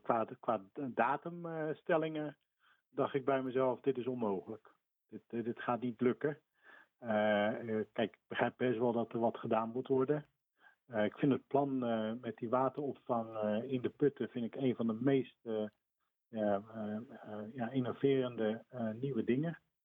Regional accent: Rotterdam, South Holland, Netherlands; now in Capelle aan den IJssel, Netherlands; ik ben geen echte Capelle, ik kom uit Rotterdam

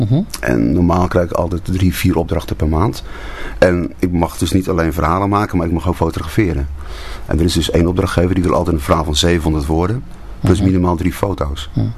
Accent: Capelle aan den IJssel, South Holland, Netherlands; also born or lived in Rotterdam; Ik ben geboren in Rotterdam-Zuid. Aan de Hekelingenstraat. Mm-hmm. Op mijn 8e ben ik naar Capelle verhuisd. Dat was toen aan de Uiverstraat. En later zijn mijn ouders verhuisd naar de Meeuwensingel.

